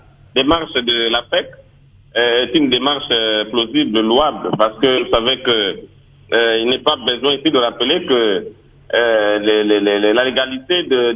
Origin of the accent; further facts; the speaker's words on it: Ecuador; même chez moi en Équateur